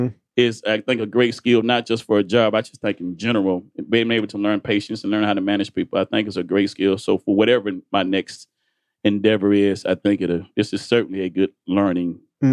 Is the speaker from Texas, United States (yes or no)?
yes; Houston, Texas, United States; And Smoothie King's because I grew up on it in Houston.